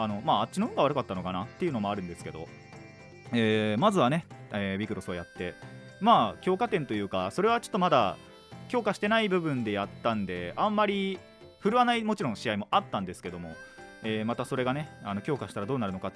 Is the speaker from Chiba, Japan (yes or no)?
no; Kanagawa, Japan; also born or lived in Tohoku; 僕もですね、やっぱ東北出身といえば東北出身なので、若干ほんと若干ですけど楽しみましたね。ほぼほぼ神奈川育ちなんでね、